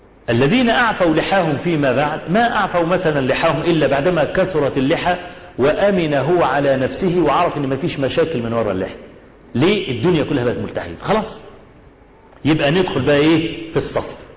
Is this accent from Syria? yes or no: no; Egypt; عندنا في مصر